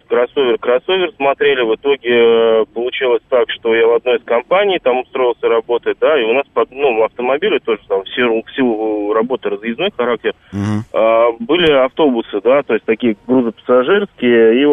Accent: Tolyatti, Samara Oblast, Russia; я сам из Тольятти, у меня родители всю жизнь отработали на заводе.

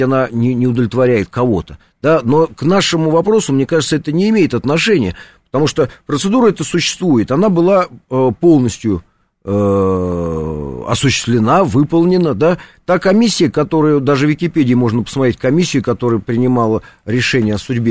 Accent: Moscow, Russia; я вырос в Лефортово

